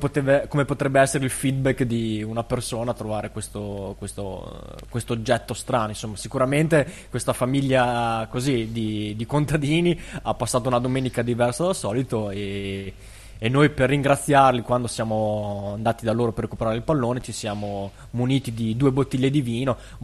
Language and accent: Italian; Emilia-Romagna, Italy